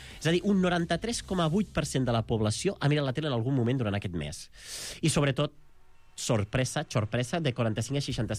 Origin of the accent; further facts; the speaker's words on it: Catalonia, Spain; jo, que soc catalana parlant i catalano escoltant